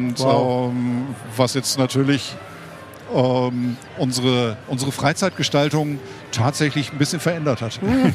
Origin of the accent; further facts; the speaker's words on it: Essen, North Rhine-Westphalia, Germany; also born or lived in Hamburg; bin ich ja im Ruhrgebiet groß geworden. Also in Hamburg geboren, aber in Essen als ich dann endlich laufen konnte, habe ich dann auch die Schritte da probiert.